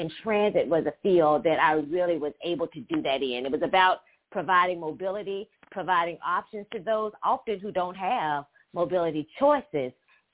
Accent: Hillsborough, Alabama, United States; I'm from Hillsborough, Alabama, and I'm sure most people don't know anything about Hillsborough, Alabama. It's actually a small town of only about 600 people in population.

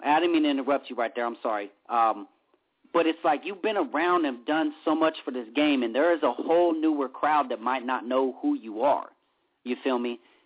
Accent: Los Angeles, California, United States; I'm born and raised in Los Angeles or Southern California

